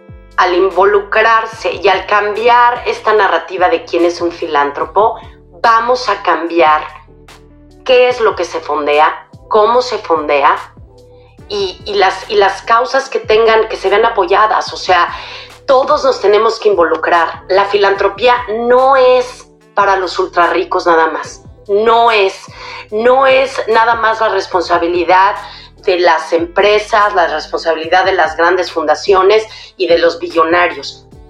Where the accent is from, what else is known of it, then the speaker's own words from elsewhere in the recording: Mexico City, Mexico; Yo nací en la Ciudad de México y viví los primeros 25 años de mi vida en la Ciudad de México.